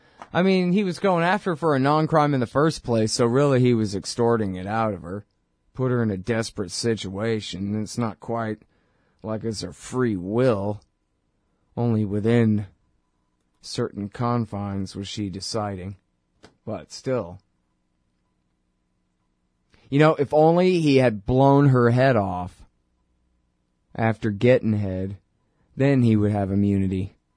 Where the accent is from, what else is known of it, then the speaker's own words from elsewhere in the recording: Texas, United States; I don't keep up with British politics all that good because I'm from Texas.